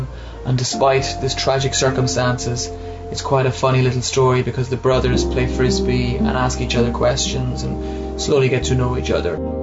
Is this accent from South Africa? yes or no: no; Midlands, Ireland; So he decides to take her to the Midlands, which is where I'm from.